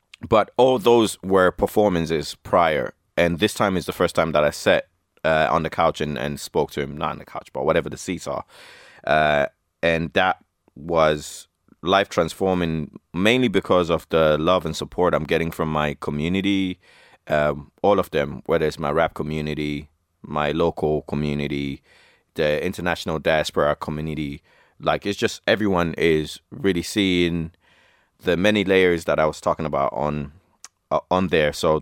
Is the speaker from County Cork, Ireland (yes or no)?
no; Shannon, County Clare, Ireland; I'm an MC from Shannon, County Clare. Been working in Limerick since 2013